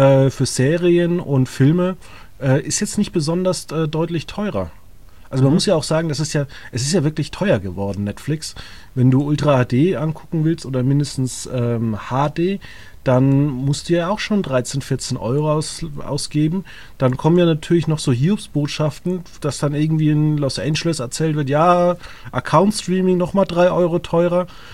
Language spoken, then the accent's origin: German; Würzburg, Bavaria, Germany; Also ich komme ja aus Würzburg